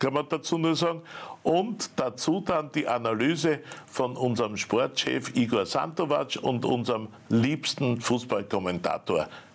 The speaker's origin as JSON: {"language": "German", "country": "Austria", "said": "Uns Österreicher, muss man sagen, fast am meisten. Wir sind ja notorische Skeptiker"}